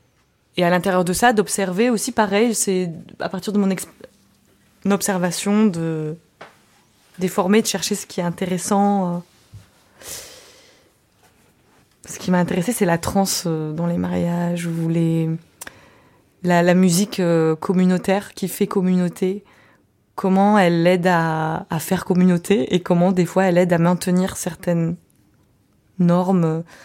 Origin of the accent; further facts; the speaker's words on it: Turkey; Et même si mon père n'était pas musicien, en tant que turc, t'es obligé d'aller dans les mariages.